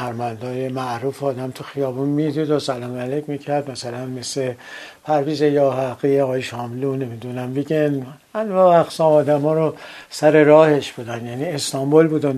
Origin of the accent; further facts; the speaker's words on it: Tehran, Tehran Province, Iran; بعد اون موقع واقعا آسمون تهران شباین مخمل مشکی بود و ستاره ها میدرخشیدن و من توی همچین محیطی بزرگ شدم